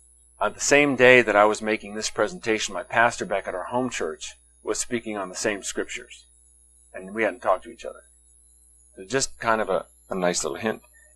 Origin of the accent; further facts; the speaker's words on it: Nashville, Tennessee, United States; I'm from Nashville. That's where I live at the moment.